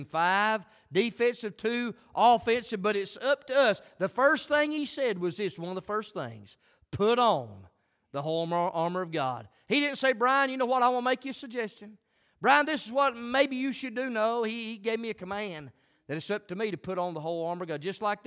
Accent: the South, United States; born there; I'm glad I was born in the South.

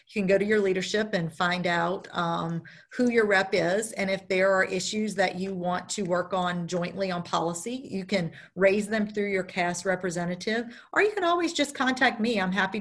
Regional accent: Louisiana, United States; And I'm from Louisiana, and so it will always be my favorite fish.

